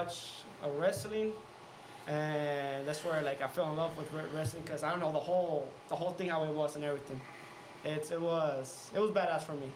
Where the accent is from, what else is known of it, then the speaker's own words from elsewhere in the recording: Edinburgh, Scotland, United Kingdom; Born and raised here in Edinburgh.